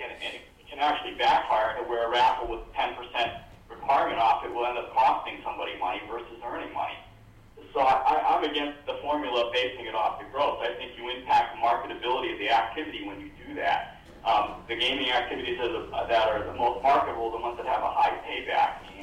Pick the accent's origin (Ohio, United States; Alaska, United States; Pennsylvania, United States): Alaska, United States; Fairbanks; I'm from Fairbanks.